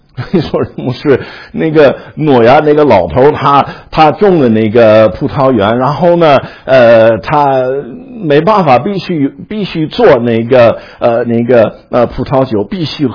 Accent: United States; 我们美国人也有很多不好的习惯

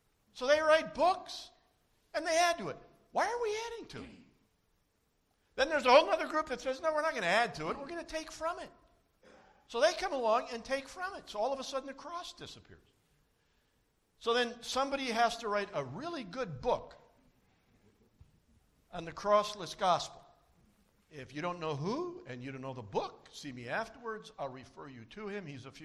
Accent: Chicago, Illinois, United States; I was born and raised in Chicago. Weren't a whole lot of deer running around there, so we didn't do a lot of hunting there.

